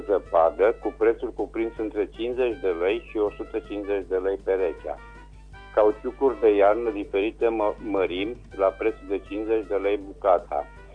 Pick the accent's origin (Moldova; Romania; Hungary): Romania; Reșița, Caraș-Severin; tot sunt din Reșița